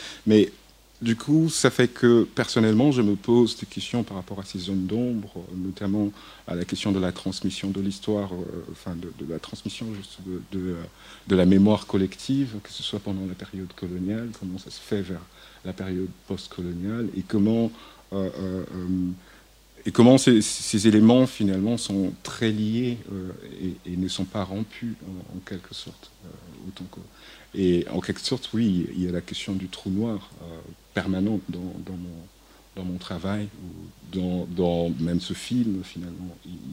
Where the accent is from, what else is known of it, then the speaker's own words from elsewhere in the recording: Lubumbashi, Haut-Katanga, DR Congo; je viens de Lubumbashi, qui est la seconde ville du Congo, enfin, dans le sud, et qui est plutôt une zone minière.